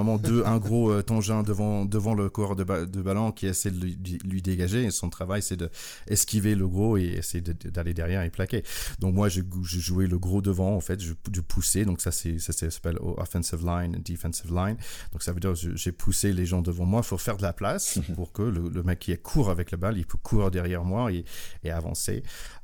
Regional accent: North Carolina, United States; parce que j'ai grandi à North Carolina.

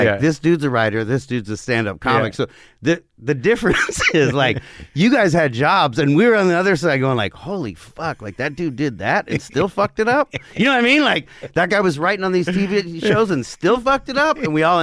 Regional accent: Covina, California, United States; I'm from Covina, which is just on the way out there

